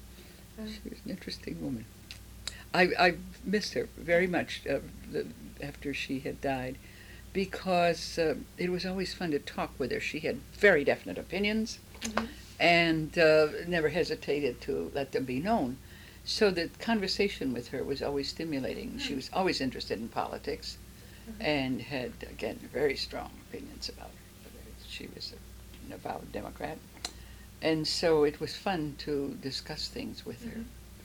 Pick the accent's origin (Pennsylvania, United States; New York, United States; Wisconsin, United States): Wisconsin, United States; Medford; born there; Oh, I was born in Taylor County, Wisconsin, Medford, Taylor County, Wisconsin. November 26, 1912. I will soon be 73 years old.